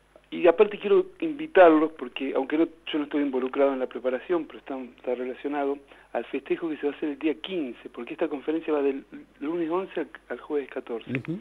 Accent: Avellaneda, Buenos Aires Province, Argentina; yo soy de Avellaneda, yo nací en Avellaneda.

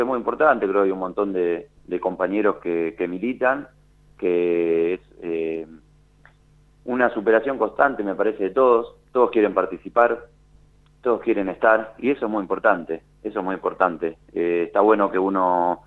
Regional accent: Dock Sud, Buenos Aires Province, Argentina; me crié acá en Dock Sud, tuve la suerte de jugar en el club de Dock Sud durante mucho tiempo. Como te repito, me crié acá, conozco a la mayoría de la gente, a la mayoría de los vecinos.

